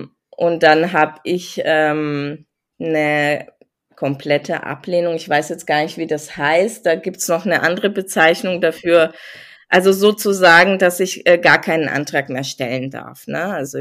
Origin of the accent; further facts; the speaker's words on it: Nuremberg, Bavaria, Germany; Ich komme aus Nürnberg und das ist in Bayern.